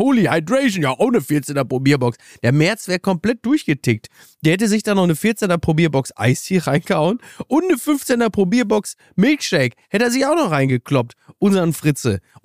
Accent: Germany; moved away

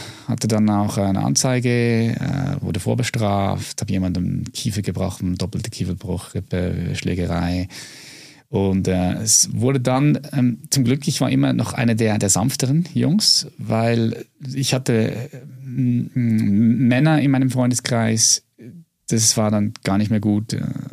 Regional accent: Adliswil, Zurich, Switzerland; Und ich bin in einem sozialen Brennpunktviertel aufgewachsen in Adliswil.

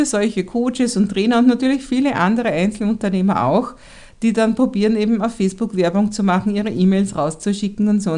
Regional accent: Vienna, Austria; also so wie ich als Wienerin

